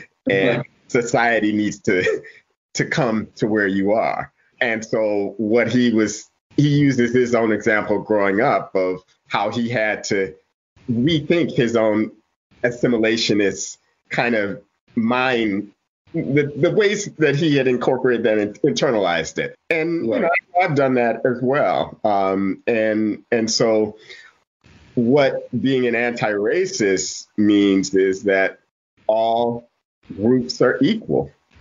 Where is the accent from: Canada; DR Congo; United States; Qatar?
United States; Toledo, Ohio; And what I grew up in, well, I'm from Toledo.